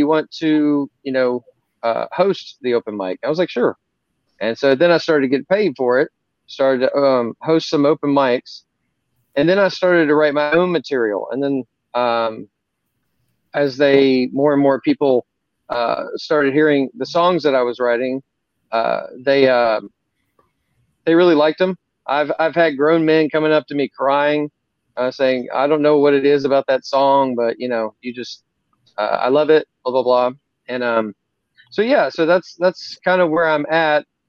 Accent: Memphis, Tennessee, United States; My parents didn't actually play. I grew up in Memphis.

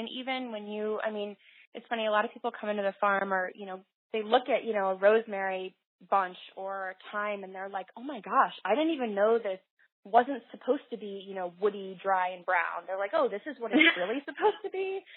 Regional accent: Ohio, United States; And I grew up in Northeast Ohio, and I remember all these times when sister and I would just step out in our backyard

